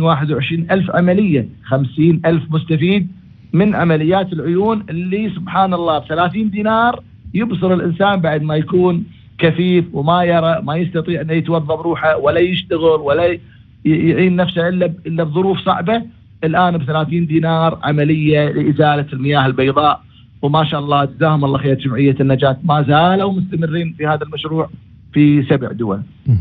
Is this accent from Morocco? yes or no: no; Kuwait; وما ودنا في الحقيقة يكون طالب عندنا بالكويت ما يحصل أحد يدفع رسومه أو يكفله